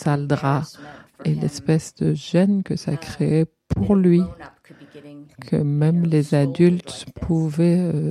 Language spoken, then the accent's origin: French; Florida, United States; J'ai grandi en Floride et on passe tout son temps en voiture.